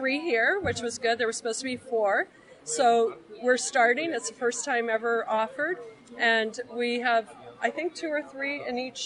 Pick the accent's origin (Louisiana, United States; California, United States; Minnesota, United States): California, United States; San Diego; I'm here from San Diego, California